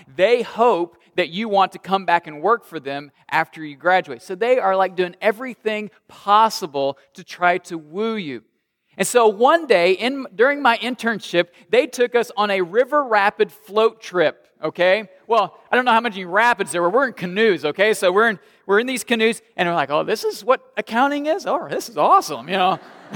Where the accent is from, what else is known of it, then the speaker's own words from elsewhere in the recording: Illinois, United States; I grew up in Southern Illinois, and before I went into campus ministry, I had the exciting career of being a certified public accountant.